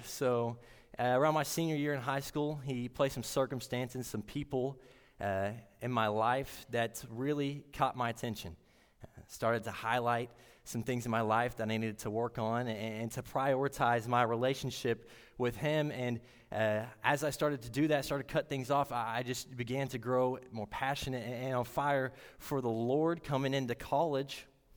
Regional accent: Omaha, Arkansas, United States; So I'm from Omaha, Arkansas. I grew up in a Christian family.

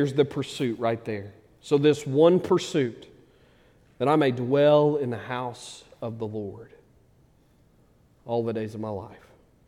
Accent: Ratcliffe, Arkansas, United States; also born or lived in Memphis; One of the reasons that I enjoy hunting is I grew up in Ratcliffe, Arkansas. Okay, really small.

